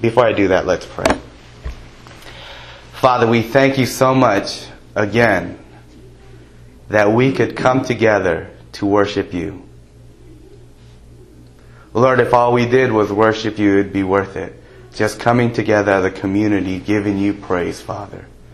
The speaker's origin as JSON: {"language": "English", "town": "Los Angeles", "region": "California", "country": "United States", "tie": "born or raised there", "said": "You know, growing up in the Los Angeles area, you see stars all the time"}